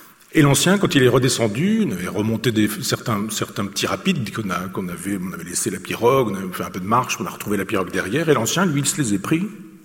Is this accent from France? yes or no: yes; Chambois, Normandy, France; born there; Moi, je suis né à Chambois, qui est le lieu où s'est terminée la poche de Falaise, qui est la fin de la bataille de Normandie